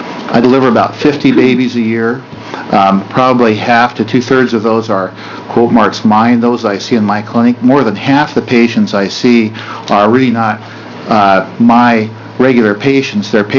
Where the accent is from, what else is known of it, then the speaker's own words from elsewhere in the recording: Independence, Oregon, United States; I'm a local, sort of. I'm from Independence, Greater Metropolitan Independence in Monmouth.